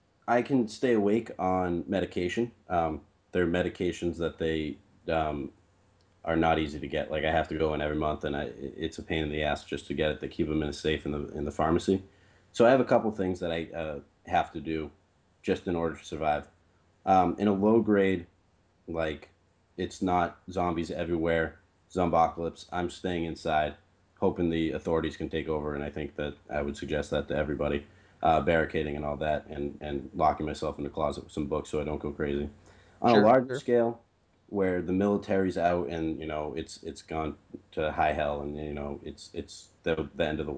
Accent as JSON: {"language": "English", "town": "Boston", "region": "Massachusetts", "country": "United States", "tie": "born or raised there", "said": "Yeah, I was born right outside Boston. I moved to New York for a semester and came back to live right outside the city for the rest of my 24 years."}